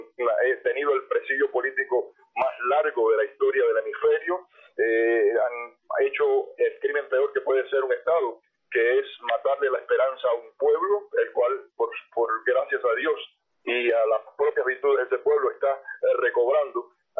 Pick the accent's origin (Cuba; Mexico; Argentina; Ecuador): Cuba; Es mi derecho como cubano a estar en mi país.